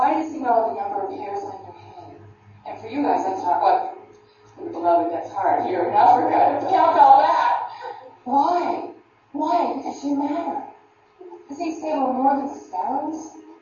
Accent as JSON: {"language": "English", "country": "United States", "lives_now": "Australia", "said": "I always say you guys, because I'm from America, even though I live in Australia."}